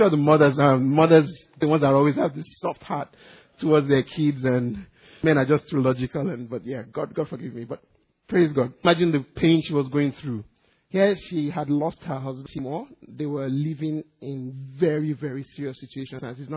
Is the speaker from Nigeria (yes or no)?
yes; Nigeria; like when we were growing up in Nigeria